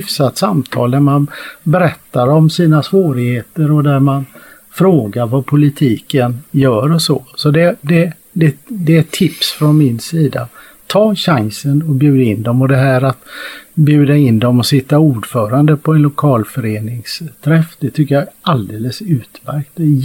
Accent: Ulricehamn, Västra Götaland County, Sweden; i min hemstad Ulricehamn

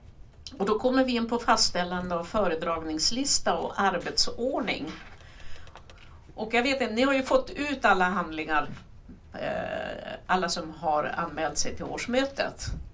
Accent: Västerbotten County, Sweden; så kommer jag från Västerbotten, är bosatt i Umeå

